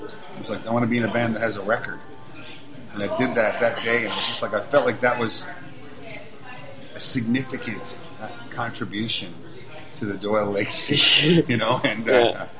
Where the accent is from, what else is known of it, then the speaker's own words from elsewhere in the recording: Petty Harbour, Newfoundland and Labrador, Canada; from Petty Harbour always was this very simple thing